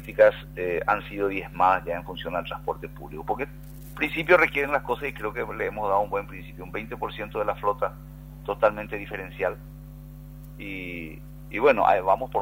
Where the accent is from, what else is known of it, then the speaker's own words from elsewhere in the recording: Paraguay; somos nosotros los paraguayos los que usamos el servicio.